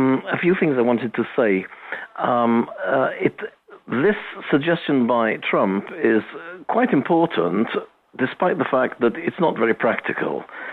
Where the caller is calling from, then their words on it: Calpe, Valencian Community, Spain; from Calpe.